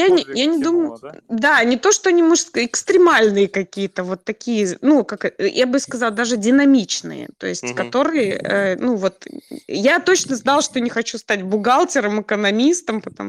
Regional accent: Kaliningrad, Kaliningrad Oblast, Russia; и у нас, ну, у нас в основном, конечно, калининградцы все ехали тогда на тот момент поступать в ближайший, это Смоленск

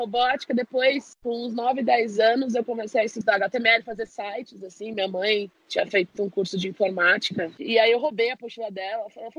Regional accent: São Paulo, Brazil; tenho 26 anos, sou daqui de São Paulo, capital.

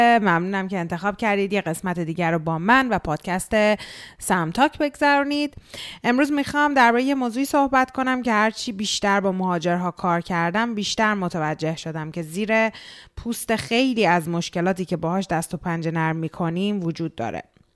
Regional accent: Iran; moved away; وقتی که شما به غرب مهاجرت میکنین، من اینو هم خودم تجربه کردم توی 16 سالی که خارج از ایران زندگی میکنم

